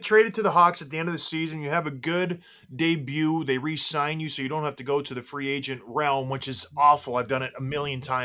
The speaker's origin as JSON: {"language": "English", "town": "St. Catharines", "region": "Ontario", "country": "Canada", "said": "And as a young kid, I was from St. Catharines."}